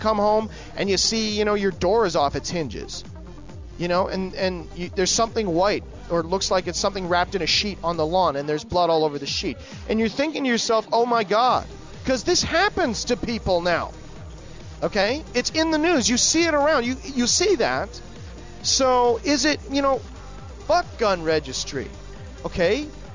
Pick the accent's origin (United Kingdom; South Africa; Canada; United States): Canada; I'm Canadian. I'm not going to have to worry about this because I'm already fucked.